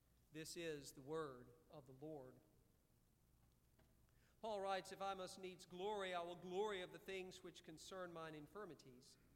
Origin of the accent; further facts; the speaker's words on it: Valdosta, Georgia, United States; Doc Holliday's from my hometown of Valdosta, Georgia.